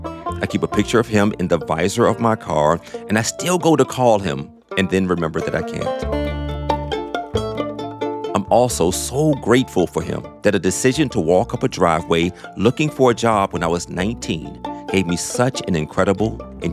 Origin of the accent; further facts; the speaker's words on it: Virginia, United States; Hey, listen, I'm from Virginia. It's the VA all day, two up, two down.